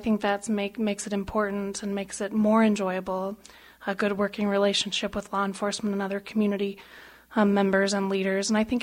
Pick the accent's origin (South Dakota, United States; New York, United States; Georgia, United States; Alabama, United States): South Dakota, United States; Belle Fourche; I grew up in Belfouche, South Dakota.